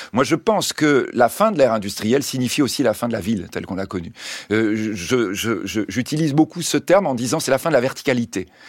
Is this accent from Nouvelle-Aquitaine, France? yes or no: yes; Bordeaux, Nouvelle-Aquitaine, France; c'est un mot qu'en tant que Bordelais j'aime beaucoup